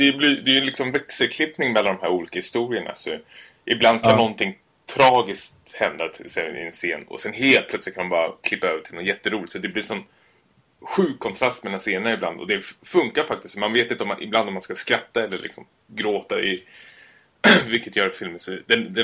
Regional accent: Hässelby, Stockholm County, Sweden; Jo, för jag är uppvuxen i Hässelby.

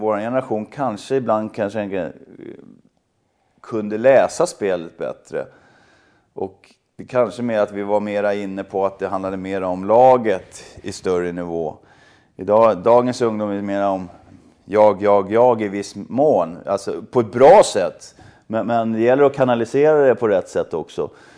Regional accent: Stockholm, Stockholm County, Sweden; jag var Stockholmsgrabb

